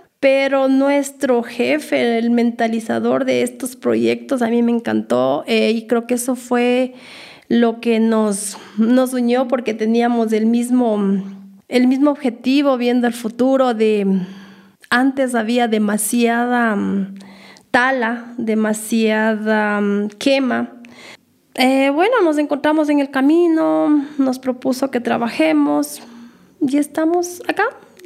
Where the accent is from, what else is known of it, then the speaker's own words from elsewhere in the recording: San José de Minas, Pichincha, Ecuador; yo nací en San José de Minas, nunca salí, nunca emigré. Soy afortunada de vivir acá. Desde chiquita yo me crié con mis abuelitos, siempre enraizados en la agricultura.